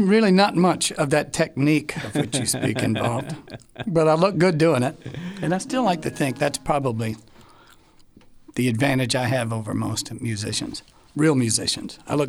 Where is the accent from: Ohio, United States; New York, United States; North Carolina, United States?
North Carolina, United States; Durham; now in Nashville, United States; North Carolina.